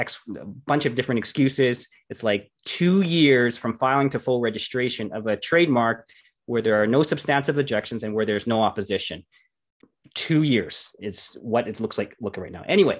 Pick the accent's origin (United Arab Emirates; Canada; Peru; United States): Canada; I am a Canadian trademark lawyer.